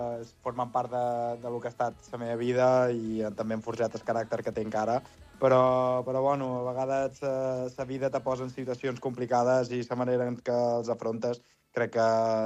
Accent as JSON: {"language": "Catalan", "region": "Balearic Islands", "country": "Spain", "said": "Vaig tornar a Menorca i a partir d'aquí, pues, de la meva illa i de ca meva, pues, he recuperat aquesta força"}